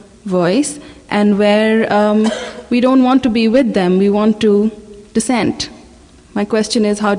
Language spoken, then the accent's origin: English; Pakistan; now in Canada; I'm a Pakistani and a recent Canadian.